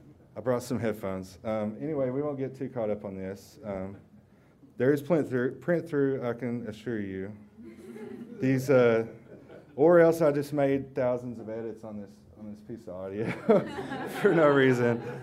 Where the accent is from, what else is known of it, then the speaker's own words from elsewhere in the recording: Falcon, Kentucky, United States; I'm from Magoffin County, Kentucky